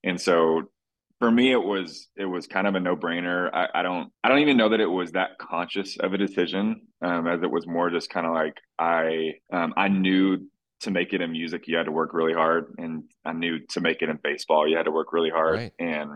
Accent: Cookeville, Tennessee, United States; So I grew up in Cookeville, Tennessee. Shout out to the 931 out there. Okay. It's like middle Tennessee. It's like an hour east of Nashville.

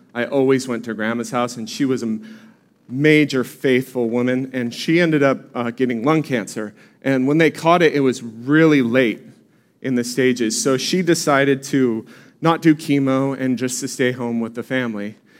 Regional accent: Oceanside, California, United States; So I grew up here in Oceanside Vista area, so I've pretty much been here my whole life.

